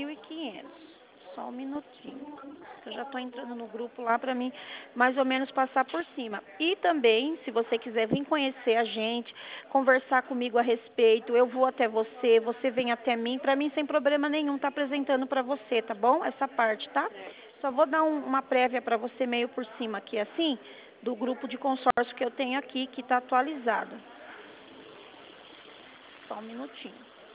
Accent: Sorocaba, São Paulo, Brazil; eu sou consultora financeira do Banco Santander, sou daqui de Sorocaba mesmo, tá?

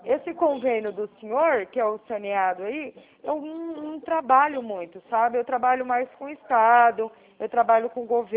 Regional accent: Araraquara, São Paulo, Brazil; Eu sou aqui de Araraquara, São Paulo, interior de São Paulo.

